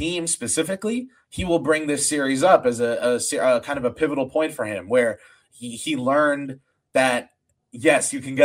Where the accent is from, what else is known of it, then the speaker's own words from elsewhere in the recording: New Jersey, United States; I'm technically from New Jersey, but you know, it's all a mirage. It's this tri-state area is what it is.